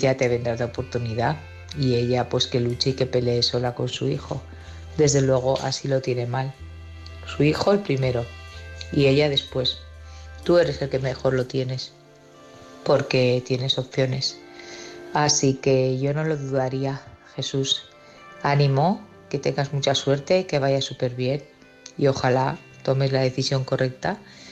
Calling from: Barcelona, Catalonia, Spain; de Barcelona.

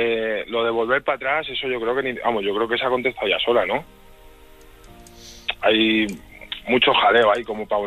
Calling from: Toledo, Castilla-La Mancha, Spain; Yo correspondo desde Toledo, pero fíjate qué casualidades que vengo de viaje de Extremadura.

